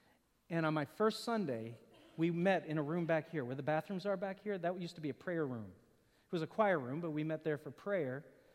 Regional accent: the South, United States; I remember growing up in the South, Christianity was totally cultural. 80% of the people probably in the town that I grew up in went to church.

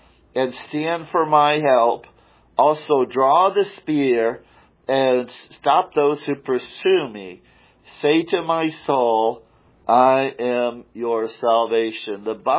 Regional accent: Illinois, United States; also born or lived in Colorado; Yeah, I remember, I was raised in Illinois, which is all flat, and Florida's pretty flat too, but I spent some time in Colorado

